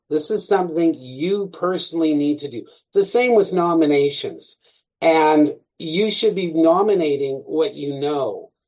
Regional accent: Canada; We're very Canadian

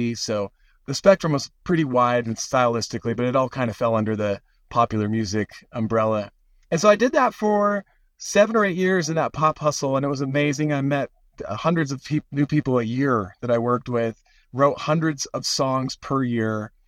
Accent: Seattle, Washington, United States; I started wanting to write songs when I was a teenager growing up in Seattle, listening to the grunge music of the time.

